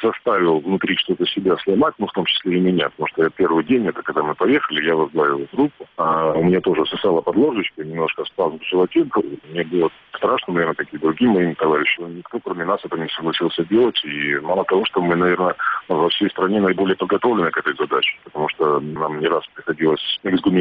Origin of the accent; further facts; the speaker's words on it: Kyiv, Ukraine; же узнают, что мы из Киева